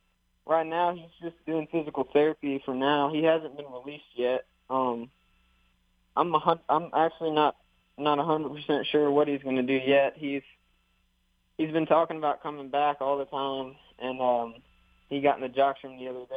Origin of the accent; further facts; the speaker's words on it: Oklahoma, United States; In Oklahoma, yes, ma'am.